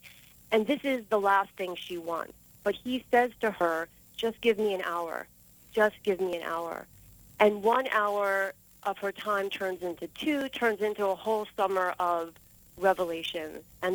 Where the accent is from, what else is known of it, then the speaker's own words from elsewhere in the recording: Philadelphia, Pennsylvania, United States; Well, I grew up in Philly, so big Flyers fan, sorry.